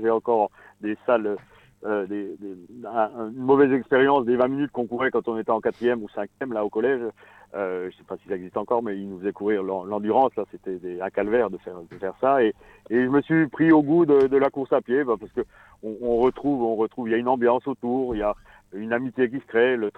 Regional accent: Bordeaux, Nouvelle-Aquitaine, France; Donc puisque je suis bordelais, hein, sur Bordeaux

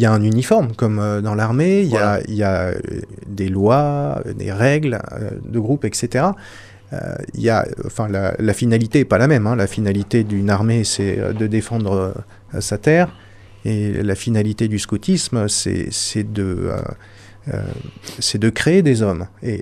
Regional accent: Nevers, Bourgogne-Franche-Comté, France; Je suis bourguignon d'origine.

